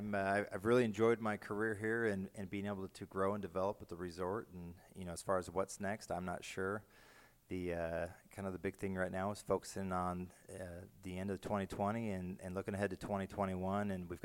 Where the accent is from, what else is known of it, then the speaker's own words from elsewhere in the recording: Boise, Idaho, United States; I'm originally from Boise, Idaho.